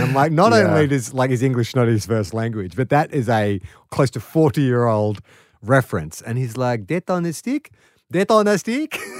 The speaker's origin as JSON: {"language": "English", "country": "Australia", "said": "I'm Australian"}